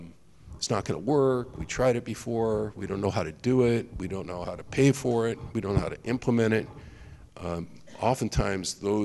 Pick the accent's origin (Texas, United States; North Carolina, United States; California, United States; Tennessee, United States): California, United States; San Diego; I know I'm from San Diego, but I want to introduce a bill to extend this across the state